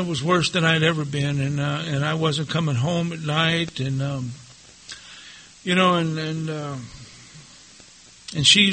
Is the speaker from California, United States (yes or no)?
yes; Los Angeles, California, United States; now in San Diego, United States; Because, you know, I grew up in Los Angeles. There was a lot of stress there. It was a tough place to live.